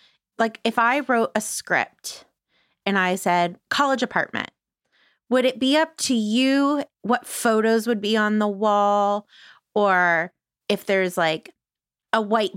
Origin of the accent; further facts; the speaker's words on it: Van Nuys, California, United States; I'm from Van Nuys, born and raised.